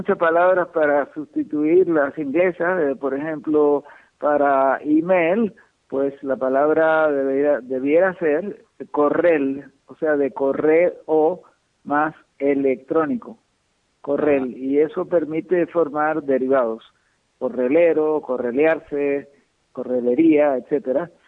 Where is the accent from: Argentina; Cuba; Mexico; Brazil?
Cuba; now in United States; Sí, sí, yo me fui de Cuba en el año 1956.